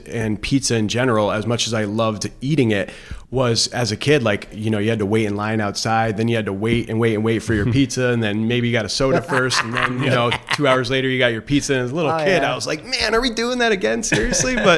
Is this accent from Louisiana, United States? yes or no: no; Woodbridge, Connecticut, United States; also born or lived in Brantford; now in New Haven, United States; Yep, born and raised in Connecticut. Grew up in Brantford and Woodbridge. Been living downtown for about 10 years. Really love it, downtown New Haven.